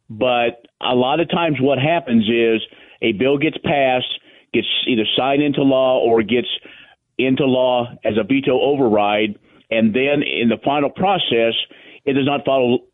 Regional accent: Colby, Kansas, United States; I grew up in Colby and know the family, know his wife, in-laws, all that.

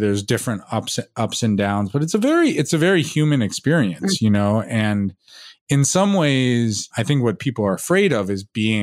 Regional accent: New York City, New York, United States; I grew up in New York City, you know, and my parents were very, you know, normal people.

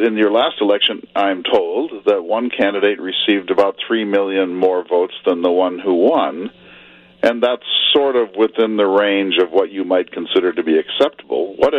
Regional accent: Virginia, United States; Well, I'm from Virginia, which was the biggest and most populous state in my time

